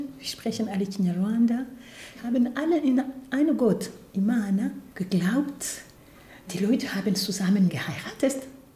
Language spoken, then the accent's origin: German; Rwanda; now in Düsseldorf, Germany; Ich komme aus Ruanda und ich habe den Genozid gegen die Tutsi in 94 überlebt.